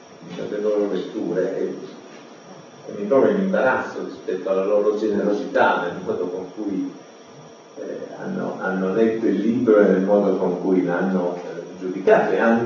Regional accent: Cuneo, Piedmont, Italy; born there; now in Turin, Italy; io a Torino ci sono stato quasi mezzo secolo. Non sono nato a Torino, sono tornato a Cuneo, ma sono arrivato a Torino a 18 anni, quando mi sono iscritto all'università.

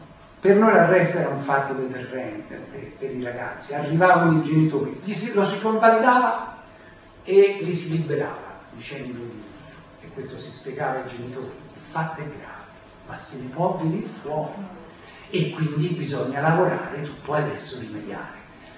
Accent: Lazio, Italy; perché io vengo dal Lazio. Il Lazio era buio pesto

